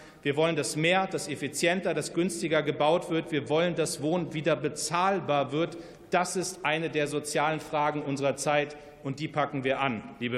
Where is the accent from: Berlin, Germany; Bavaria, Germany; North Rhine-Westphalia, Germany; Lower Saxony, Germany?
Lower Saxony, Germany; Munster; als jemand, der mit der Bundeswehr groß geworden ist, mein Vater war Soldat, ich komme aus Munster, dem größten Heeresstandort in Deutschland, einem Ort, der ganz tief von der Bundeswehr geprägt ist.